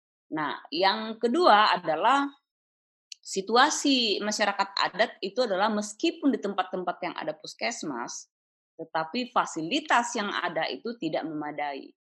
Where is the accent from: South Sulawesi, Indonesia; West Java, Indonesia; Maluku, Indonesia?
South Sulawesi, Indonesia; Di kami orang Toraja misalnya, itu masih kuat sekali ingatan tentang flu Spanyol yang konon membunuh sepertiga dari seluruh penduduk Toraja waktu itu